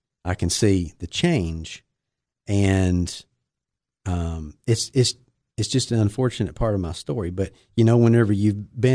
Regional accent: De Queen, Arkansas, United States; He shook my hand. We took a picture. We had a good little laugh and talked about some places from back there. But yeah, DeQueen. I went to college in Conway, Arkansas.

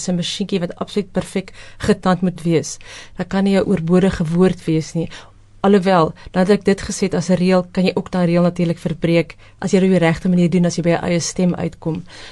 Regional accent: Free State, South Africa; waar ek groot geword het op die Vrystaatse platteland in die Noordweste, was dit altyd mooi weer en warm.

